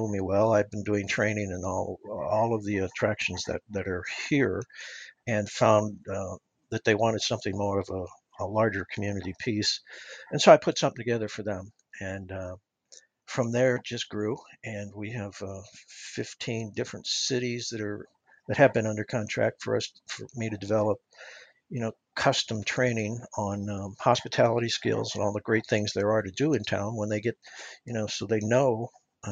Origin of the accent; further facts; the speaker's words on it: St. Louis, Missouri, United States; So, I'm from St. Louis, and we are big, it's a big baseball town.